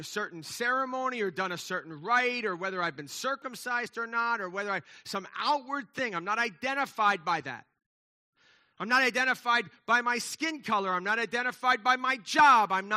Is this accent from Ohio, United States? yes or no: no; New York, United States; I'm from New York